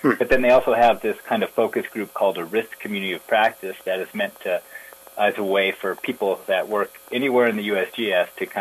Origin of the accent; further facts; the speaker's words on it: Minnesota, United States; I grew up in Minnesota, so I grew up not so much on rivers, but paddling lakes and lakes in northern Minnesota in canoes.